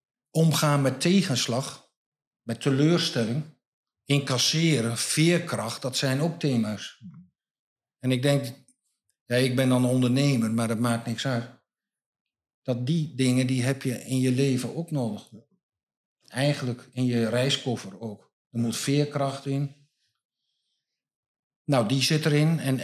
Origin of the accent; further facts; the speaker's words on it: Drenthe, Netherlands; Nou, ik ben wel een echte Drent.